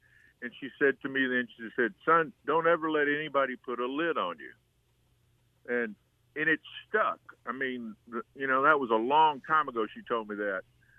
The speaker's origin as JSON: {"language": "English", "town": "Fort Worth", "region": "Texas", "country": "United States", "tie": "born or raised there", "said": "And my buddy that I grew up with in Fort Worth when I went to Richland High School, called me and said"}